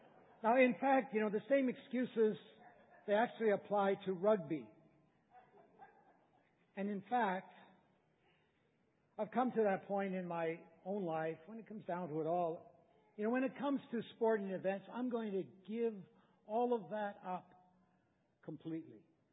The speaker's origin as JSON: {"language": "English", "country": "Canada", "moved": "as an adult", "said": "If I sound a little funny, that is because, 9 years, my wife and I, we came from Canada."}